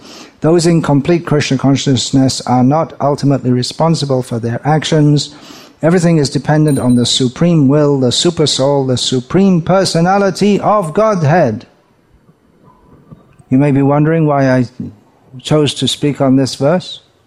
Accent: England, United Kingdom; born there; I was born in England, and the only language I knew until about the age of 20 was English

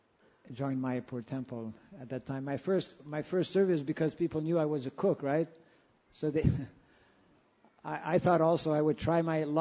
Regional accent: Canada; I was from Canada.

